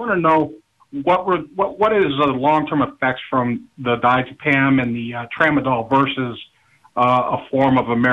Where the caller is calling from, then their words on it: St. Mary's, Georgia, United States; I'm calling from St. Mary's, Georgia, right here on the state line.